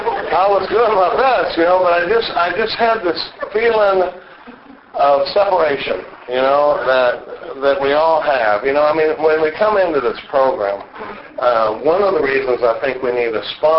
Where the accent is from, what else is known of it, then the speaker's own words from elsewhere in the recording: Dallas, Texas, United States; I grew up in Dallas, Texas, and was born in 1956. I'm 50 years old today.